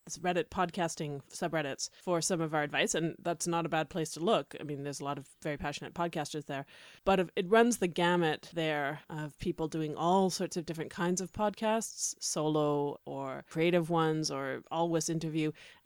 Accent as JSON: {"language": "English", "country": "Canada", "said": "We, as all Canadians know, will claim anyone who has stood on Canadian soil for more than 5 minutes as a Canadian"}